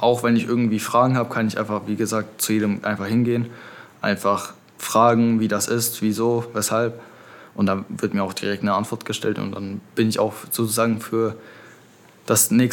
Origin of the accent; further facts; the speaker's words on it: Kwidzyn, Pomeranian Voivodeship, Poland; Ich komme aus Kwidzyn.